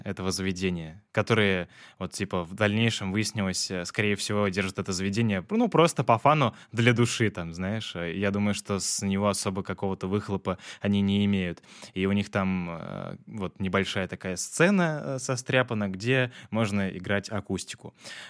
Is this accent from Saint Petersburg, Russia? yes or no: yes; Saint Petersburg, Russia; мы относительно недавно там узнали, что в целом мы оба из Питера.